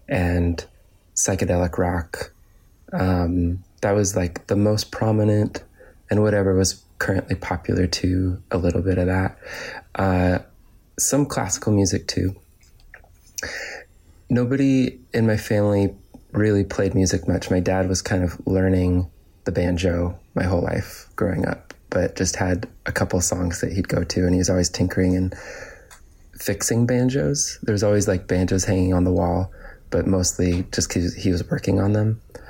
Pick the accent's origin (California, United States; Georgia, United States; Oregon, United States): Oregon, United States; Gearhart; born or raised there